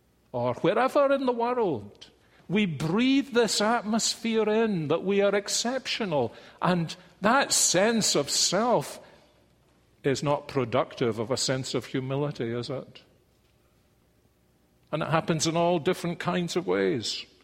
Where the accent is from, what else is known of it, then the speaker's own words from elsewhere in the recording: Scotland, United Kingdom; I was brought up to believe in Scottish exceptionalism.